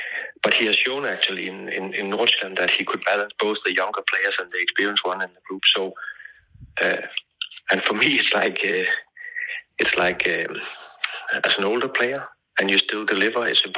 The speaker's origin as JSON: {"language": "English", "town": "Odense", "region": "Southern Denmark", "country": "Denmark", "tie": "born or raised there", "said": "staying many years for my hometown club"}